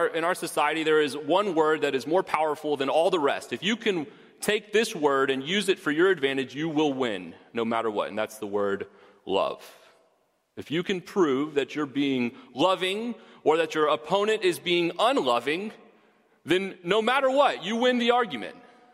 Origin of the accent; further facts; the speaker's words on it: Houston, Texas, United States; I come from Houston, and you might remember Enron